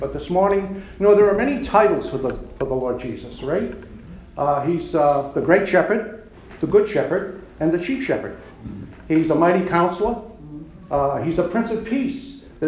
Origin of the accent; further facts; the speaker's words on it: Boston, Massachusetts, United States; accent: Boston; You'll have to bear with my Boston accent. We do not pronounce our R's very well, but I'll do the best I can.